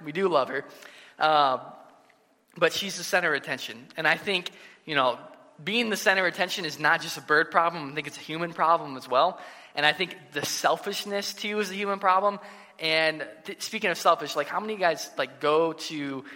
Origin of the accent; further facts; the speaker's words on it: Fort Wayne, Indiana, United States; also born or lived in Michigan / Chicago; So I was born in Michigan, but I was really raised in Fort Wayne, Indiana, Northeast Indiana, and I lived there all the way. I went to college in Indiana as well, and then went out to Chicago